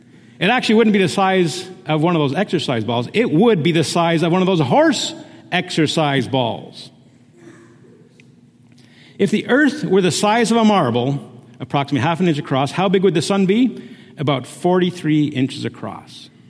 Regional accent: Canada; I have a Dutch heritage. I was born and raised in Canada, but my parents are Dutch. My father's actually from Indonesia, but it's a Dutch colony there.

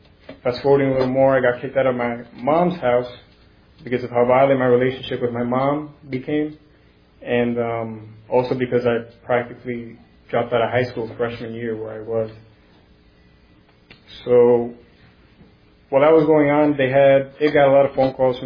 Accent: New Jersey, United States; I was born and raised here in Jersey, 30 years. Grew up mostly with my brother and my mother. My parents are Puerto Rican. They came over here.

